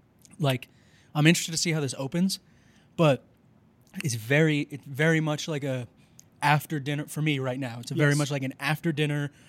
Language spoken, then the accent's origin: English; New York, United States; I'm a New Yorker. Everything's New York over here.